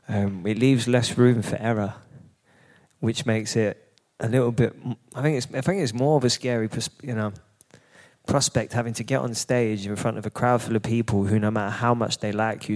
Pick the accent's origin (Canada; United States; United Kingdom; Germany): United Kingdom; London; I grew up in East London.